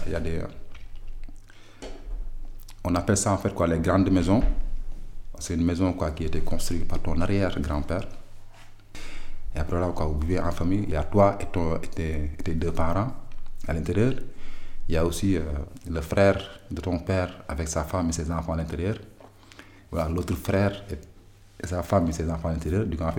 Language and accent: French; Bignona, Ziguinchor, Senegal; born there; Ma famille est de Dakar, mais moi, je suis né dans une région un peu éloignée, la Berlès. Je suis né à Bignono, c'est dans la région de Casamance.